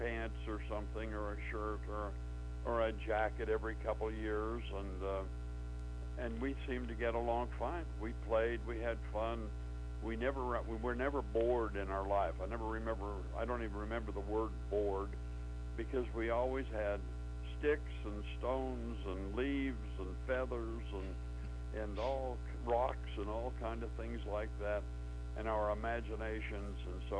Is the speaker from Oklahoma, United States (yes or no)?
no; Mount Pleasant, Utah, United States; born there; Yes, I was born in Mount Pleasant, Utah. 84647.